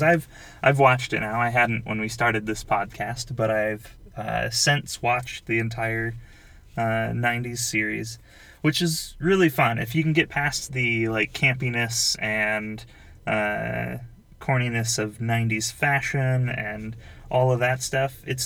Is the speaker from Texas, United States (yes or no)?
no; Nebraska, United States; But we're both from Nebraska. We enjoy the Nebraska country.